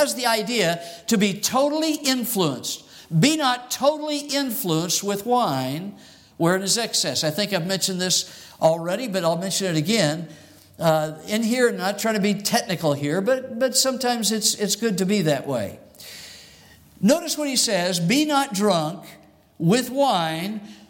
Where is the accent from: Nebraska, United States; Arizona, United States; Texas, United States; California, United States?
Arizona, United States; I grew up in Arizona, and they teach us children how to watch out for quicksand.